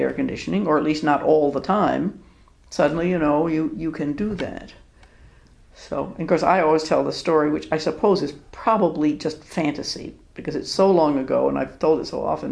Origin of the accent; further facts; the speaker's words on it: New York, United States; I grew up in New York State, so it was not all that different, but still.